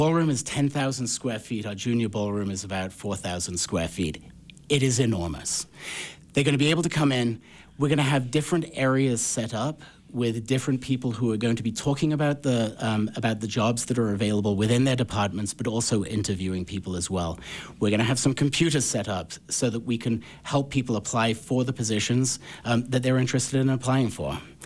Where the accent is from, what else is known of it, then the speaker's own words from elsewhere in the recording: Cayman Islands; also born or lived in Bahamas / England; I was born in the Bahamas, of all places, and then before I was one, I moved to the Cayman Islands. And I think that's probably where hospitality dug its fingers into me.